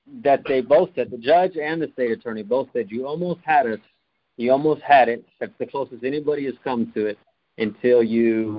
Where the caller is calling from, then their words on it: Texas, United States; from Texas.